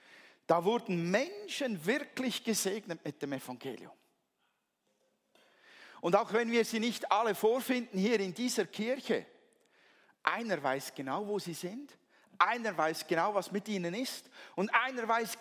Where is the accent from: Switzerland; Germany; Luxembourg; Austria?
Switzerland; Wenn ich als Schweizer Pastor würde mit so einem Teil